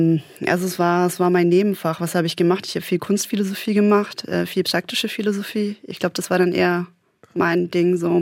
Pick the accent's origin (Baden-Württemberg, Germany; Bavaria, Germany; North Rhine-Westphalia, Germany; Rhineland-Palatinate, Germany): Bavaria, Germany; Oberfranken in der Nähe von Bayreuth.